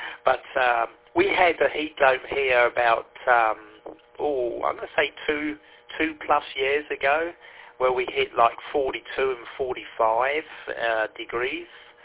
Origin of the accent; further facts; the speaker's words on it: London, United Kingdom; accent: London; now in Canada; Well, I'm more Canadian than I'm English, but my London accent stuck with me. I lived here longer in Canada, and then I was born and lived in the UK. But my London accent hasn't gone away.